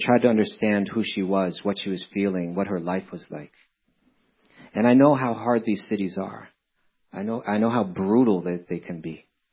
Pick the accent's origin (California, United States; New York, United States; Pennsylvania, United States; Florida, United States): New York, United States; New York City; You know, I'm from New York, which is something a lot like Mumbai.